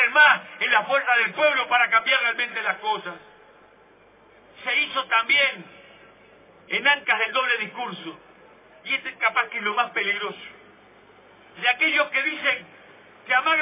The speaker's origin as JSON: {"language": "Spanish", "country": "Uruguay", "said": "Así somos los uruguayos."}